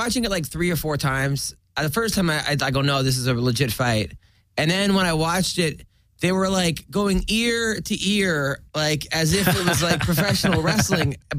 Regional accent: New York City, New York, United States; I mean, it's the most, I'm from New York. But MMA is not legal?

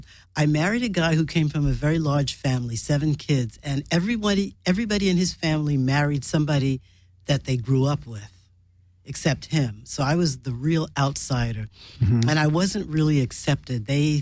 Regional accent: New York, United States; moved away as an adult; now in Los Angeles, United States; I grew up in New York.

